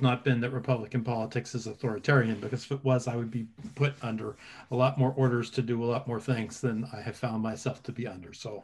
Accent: Pennsylvania, United States; I grew up in Western Pennsylvania, and one of the legacies of that was George Washington sending the troops in to put down the Whiskey Rebellion.

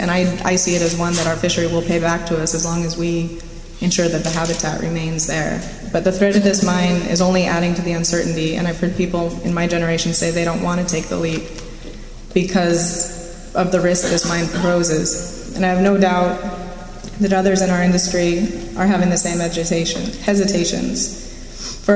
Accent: Dillingham, Alaska, United States; I was born and raised here in Dillingham, and I'm a commercial fisherman

